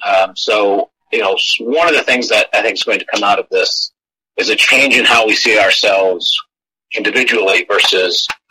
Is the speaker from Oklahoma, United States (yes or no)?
no; Texas, United States; And I am from Texas, grew up in Texas, grew up on a ranch.